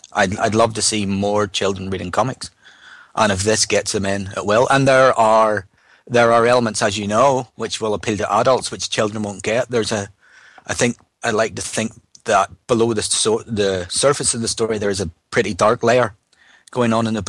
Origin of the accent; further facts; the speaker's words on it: Ireland; now in Scotland, United Kingdom; I'm from Ireland. But I live